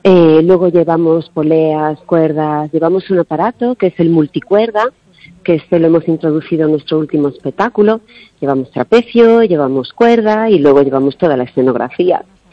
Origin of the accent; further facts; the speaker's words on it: A Coruña, Galicia, Spain; Yo vivo aquí, en Coruña. Yo soy coruñesa